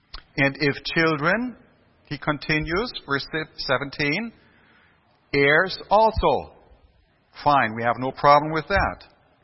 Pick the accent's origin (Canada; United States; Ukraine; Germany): Germany; English is a second language; I've been born and raised in Germany, I told you, and I've been blessed by a very, very happy childhood.